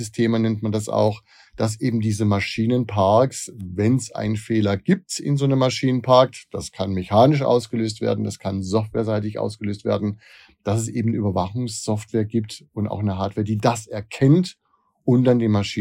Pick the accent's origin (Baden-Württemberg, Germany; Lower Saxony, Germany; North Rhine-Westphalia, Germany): Baden-Württemberg, Germany; Heilbronn; Ich komme aus Heilbronn